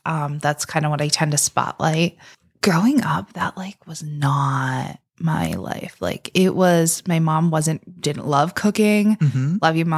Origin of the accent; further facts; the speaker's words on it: Beaver, Pennsylvania, United States; Yeah, I live and I grew up in Beaver, PA.